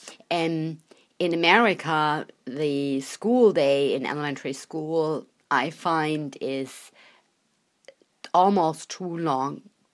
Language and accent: English; Koblenz, Rhineland-Palatinate, Germany; also born or lived in Hannover / Düsseldorf; I was born in Hannover, which is northwest. And then when I was two, my parents, because my father was military, we moved to Koblenz, which is further south. And it has all these nice castles. So I grew up with all the Rhine castles.